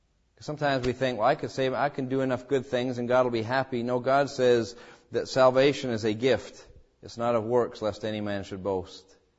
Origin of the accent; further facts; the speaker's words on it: England, United Kingdom; You can tell we're from England, amen. But it was in Canada.